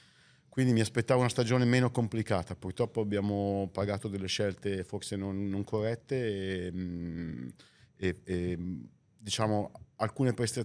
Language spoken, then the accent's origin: Italian; Lombardy, Italy; sono cresciuto qua fuori Milano, con la palla tra i piedi, giocando nel campetto